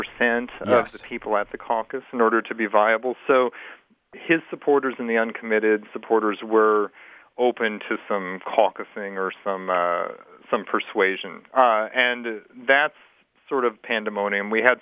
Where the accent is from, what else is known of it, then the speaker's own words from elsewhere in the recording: Omaha, Nebraska, United States; also born or lived in Boston / California; I grew up in Omaha, Nebraska. When I went to college, I was in Boston. And then I did a lot of my training in California. So I was in the Bay Area for 12 years before moving to Iowa.